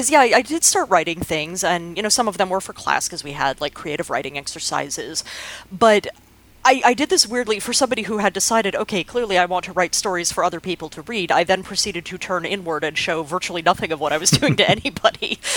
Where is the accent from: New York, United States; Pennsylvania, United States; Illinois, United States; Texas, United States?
Texas, United States; Dallas; Yeah, well, so I grew up in Dallas. I actually lived in Texas for the first 18 years of my life, all in one house, which is sort of remarkable.